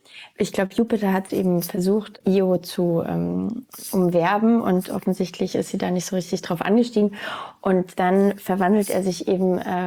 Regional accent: Munich, Bavaria, Germany; Genau, ich bin Münchnerin.

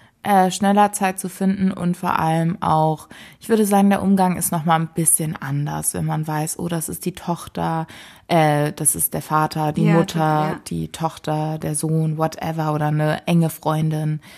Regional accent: Hamburg, Germany; wir kommen beide aus Hamburg, Katrin und ich. Wir sind auch beide im gleichen Viertel aufgewachsen.

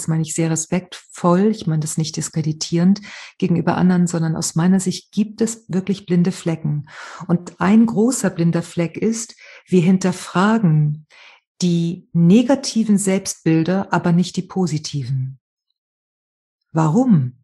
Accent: Spain; German is a second language; ich komme aus Spanien und so weiter, ich arbeite als Traumatherapeutin.

